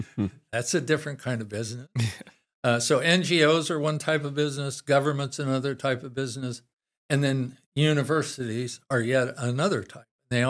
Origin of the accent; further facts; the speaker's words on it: San Luis Obispo, California, United States; born there; An old family friend, I was born in San Luis Obispo.